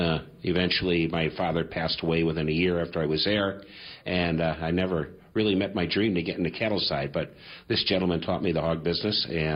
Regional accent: Brookfield, Wisconsin, United States; also born or lived in Milwaukee; Well, I'm a suburban kid. I was born in Milwaukee. Age 2, we moved to Brookfield.

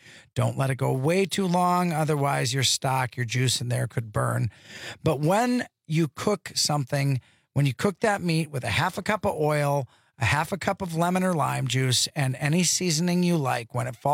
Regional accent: Wisconsin, United States; I'm from Wisconsin, so we put a little.

